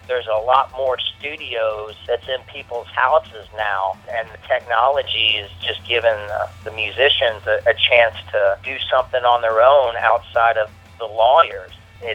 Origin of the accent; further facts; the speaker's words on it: Tennessee, United States; You know, I'm just born and raised in Tennessee. And so, yeah, I mean, I stick to my roots.